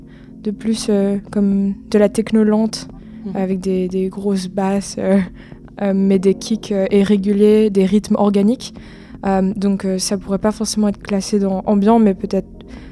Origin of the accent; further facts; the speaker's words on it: Nevers, Bourgogne-Franche-Comté, France; Avant d'être à Strasbourg, j'étais à Nevers. C'est là où habitent mes parents et j'ai fait mon lycée là-bas. En fait, j'ai grandi en Bourgogne.